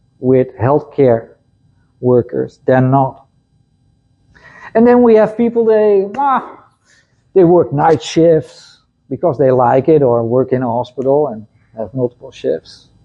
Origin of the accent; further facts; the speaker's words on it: Netherlands; English is a second language; Yeah, I'm from Europe. I'm from the Netherlands. We use centimeters.